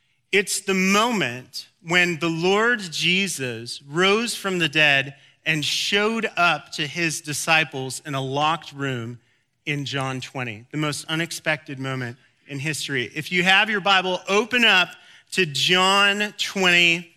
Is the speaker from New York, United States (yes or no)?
no; Arizona, United States; My friend Ryan, that I grew up with in Arizona, who loves me deeply